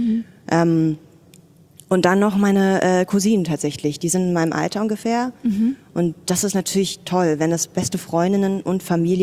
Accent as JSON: {"language": "German", "region": "Berlin", "country": "Germany", "tie": "born or raised there", "said": "Gebürtige Berlinerin."}